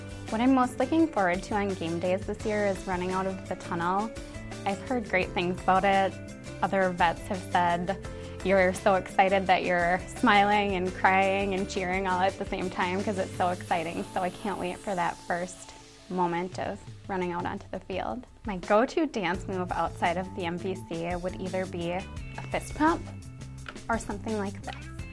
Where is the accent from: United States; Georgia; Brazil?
United States; White Bear Lake, Minnesota; I'm from White Bear Lake, and this is my rookie season.